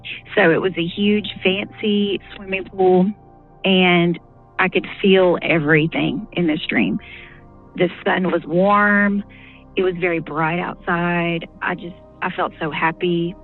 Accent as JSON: {"language": "English", "region": "Kentucky", "country": "United States", "tie": "born or raised there", "lives_now": "Tennessee, United States", "said": "I grew up in Kentucky, and I lived in a house which it was kind of out in the middle of nowhere."}